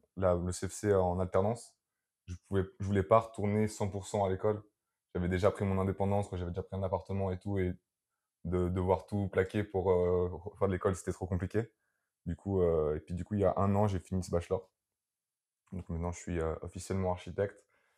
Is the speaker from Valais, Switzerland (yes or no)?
no; Geneva, Switzerland; Bah, moi, je suis suisse, du coup.